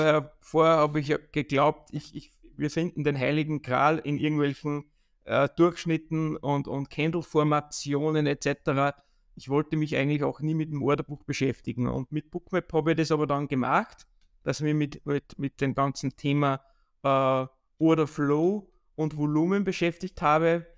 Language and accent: German; Upper Austria, Austria; Ich bin 39 Jahre jung. Komme aus Oberösterreich und bin Trader mit Leidenschaft.